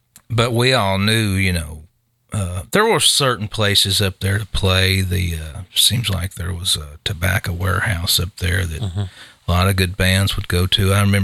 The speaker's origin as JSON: {"language": "English", "town": "Glasgow", "region": "Kentucky", "country": "United States", "said": "No, I'm from Barron County."}